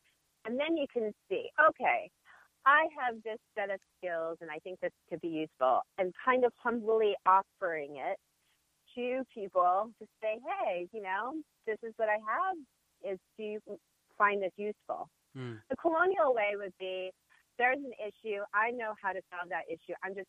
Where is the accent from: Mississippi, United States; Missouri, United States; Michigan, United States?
Michigan, United States; Detroit; getting lost in Detroit, rediscovering my hometown, introducing myself to neighborhoods that I'd never known about before.